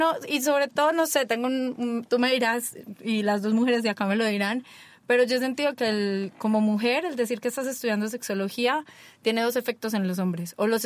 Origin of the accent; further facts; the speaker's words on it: Colombia; yo soy colombiana